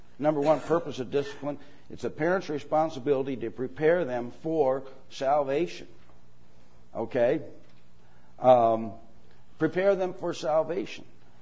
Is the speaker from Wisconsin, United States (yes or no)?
yes; Delafield, Wisconsin, United States; When I grew up in Delafield, and we had Yunker's Tavern in town.